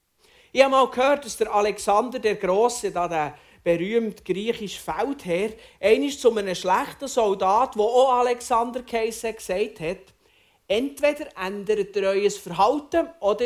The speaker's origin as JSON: {"language": "German", "region": "Bern", "country": "Switzerland", "accent": "Bernese German", "said": "dass ich als waschechter Berner doch meine Wurzeln auch noch ein bisschen im Zürich-Oberland habe. Mindestens ein bisschen. Und meinen Dialekt kennt ihr ja von der Selina schon ein bisschen."}